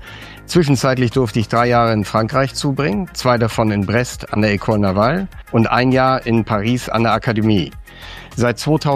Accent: Schleswig-Holstein, Germany; Ich bin ein Kind der Küste und bis zum Abitur im Kieler Umland groß geworden.

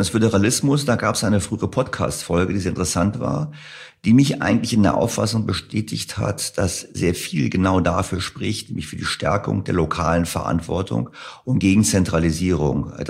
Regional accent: Berlin, Germany; Ich würde vielleicht auch als Berliner Bürger sagen

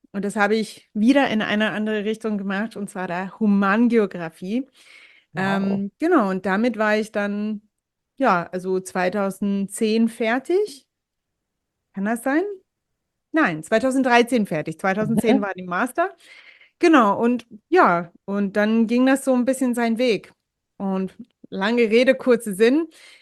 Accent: New Jersey, United States; also born or lived in New Hampshire, United States; ich komme aus der Ostküste den USA. Also geboren bin ich in New Jersey und ich bin so aufgewachsen, so da und aber auch zwischen dort und New Hampshire.

